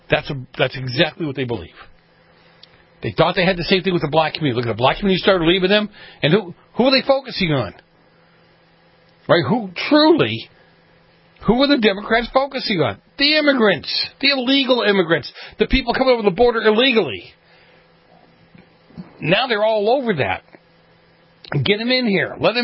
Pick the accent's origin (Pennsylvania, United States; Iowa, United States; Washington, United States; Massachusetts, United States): Massachusetts, United States; Boston; I grew up in Boston. Reminded him of Boston.